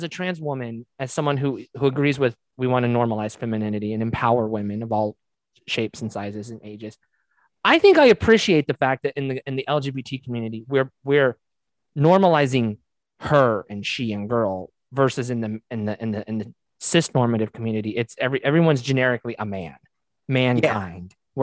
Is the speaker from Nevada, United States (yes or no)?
yes; Nevada, United States; I grew up in Nevada. We're the only state where you can buy sex.